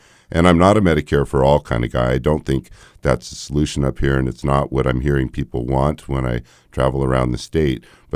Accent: Juneau, Alaska, United States; I was born in Juneau, grew up down there, and I know how important the ferries are to Southeast Alaska

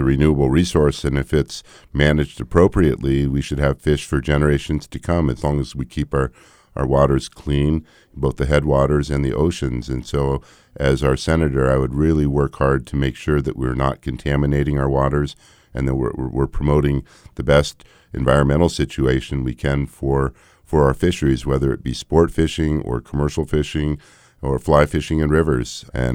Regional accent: Juneau, Alaska, United States; I was born in Juneau, grew up down there, and I know how important the ferries are to Southeast Alaska

